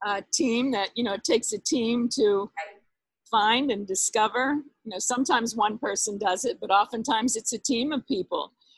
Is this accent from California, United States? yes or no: no; New York City, New York, United States; But you know, I'm a New Yorker and a fan of New York